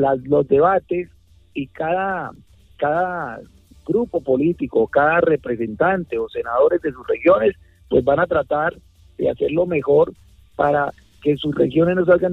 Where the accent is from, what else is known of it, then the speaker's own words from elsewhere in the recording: Guaviare, Colombia; enamorado de mi Guaviare, de mi pueblo